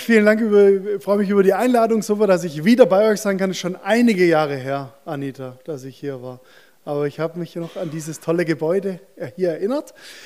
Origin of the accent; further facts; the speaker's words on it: Stuttgart, Baden-Württemberg, Germany; Ah, da sind wir Stuttgarter richtig stolz drauf.